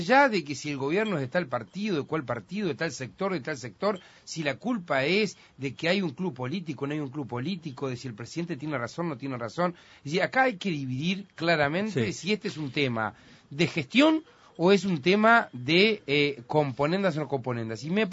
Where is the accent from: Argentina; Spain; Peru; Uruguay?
Uruguay; como uruguayo